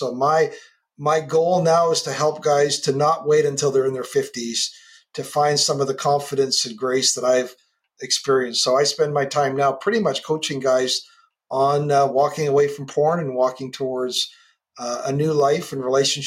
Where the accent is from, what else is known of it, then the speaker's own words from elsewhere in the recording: West Coast, Canada; Well, I'm a Canadian kid on the West Coast